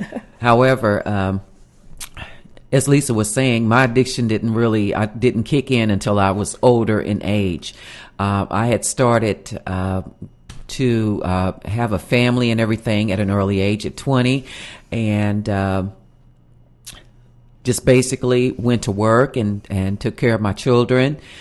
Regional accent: Evansville, Indiana, United States; I was born here in Evansville. I was born and raised. I went to school here in Evansville.

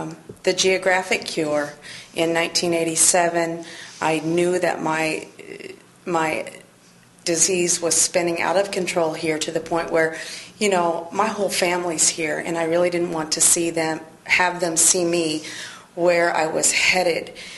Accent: Evansville, Indiana, United States; I was born and raised in Evansville, and you know, lived I had a good childhood, really.

